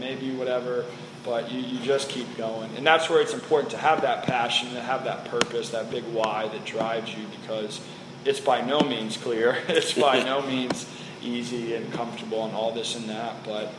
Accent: Oklahoma, United States; And, you know, like I said, we're all from Oklahoma.

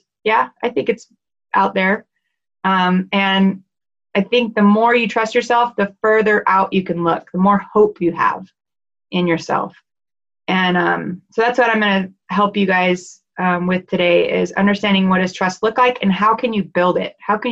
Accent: Dallas, Texas, United States; She's actually from Houston. I'm from Dallas originally. She's from Houston. So I really enjoy her just because she reminds me of home.

